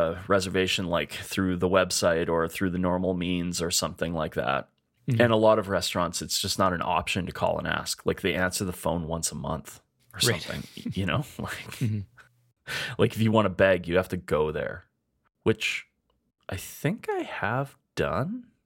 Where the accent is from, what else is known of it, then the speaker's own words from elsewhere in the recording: Canada; I'm a chef from Canada.